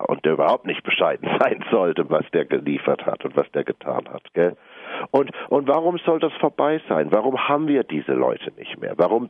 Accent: England, United Kingdom; accent: English; German is a second language; Ich spreche Deutsch mit einem englischen Akzent

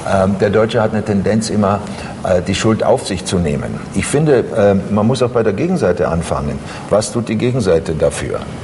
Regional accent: Croatia; now in Germany; So sehe ich das als Kroate.

